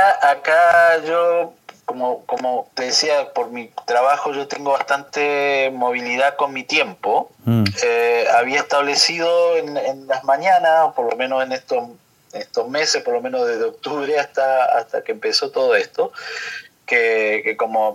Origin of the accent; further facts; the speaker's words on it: Argentina; siendo argentino